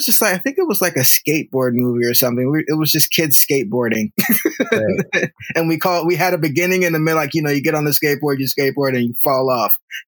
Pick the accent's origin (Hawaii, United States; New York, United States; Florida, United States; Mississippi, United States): Hawaii, United States; also born or lived in Long Beach, United States; I've lived everywhere, man. I've lived in Hawaii. I grew up mostly in Hawaii, and I lived in Long Beach even